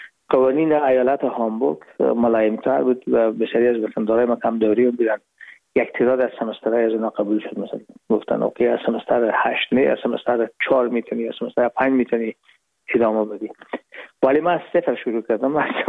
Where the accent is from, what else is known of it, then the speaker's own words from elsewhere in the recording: Herat, Afghanistan; moved away as an adult; now in Hamburg, Germany; ما رفتیم از کابل به هرات و پیزی که فاکولته رو پایان برسانیم یا دیپلمی بگیریم از هرات از طریق زمینی داخل مرز ایران شدیم. از مرز ایران گذاشتیم و داخل پاکستان و از پاکستان و قاچقی آمدیم با آلمان.